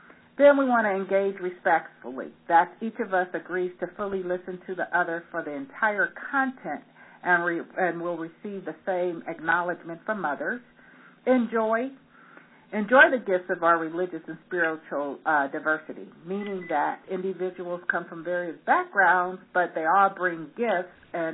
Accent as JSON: {"language": "English", "region": "California", "country": "United States", "said": "I'm really always excited when I hear that there's other jurisdictions outside of my home state, California, doing this work"}